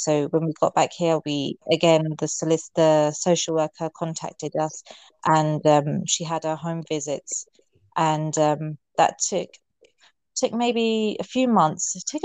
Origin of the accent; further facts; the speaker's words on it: London, United Kingdom; because I'm born and raised in London.